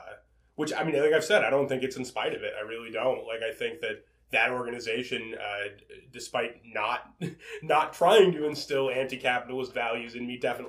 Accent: Mason, Ohio, United States; where we grew up in Mason, like, you know, yeah, it is, like, a super upper-middle-class area, but, like, the rural poverty that was there before we got there never left.

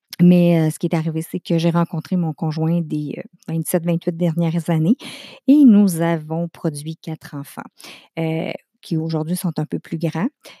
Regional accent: Contrecoeur, Quebec, Canada; je viens de la Rive-Sud de Montréal. J'ai 47 ans. J'ai été au primaire dans un village qui s'appelle Contrecoeur, au secondaire à Tracy, dans le temps qui est Sorel-Tracy, qui était l'école secondaire Bernard-Garipi

